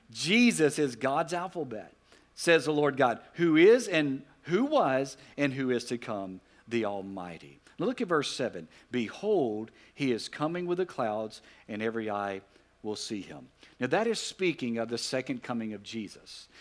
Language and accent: English; Alexandria, Louisiana, United States; When I grew up in Alexandria, Louisiana, our neighborhood, you've heard it before, was called Castle Village.